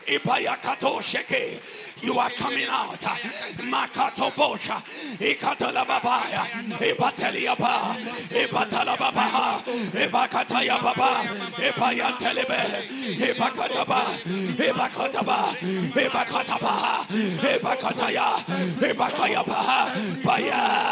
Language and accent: English; Ghana; born and bred in Ghana.